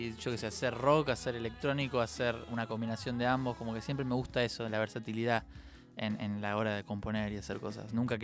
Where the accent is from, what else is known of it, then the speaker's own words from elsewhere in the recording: Quilmes, Buenos Aires Province, Argentina; yo soy de Quilmes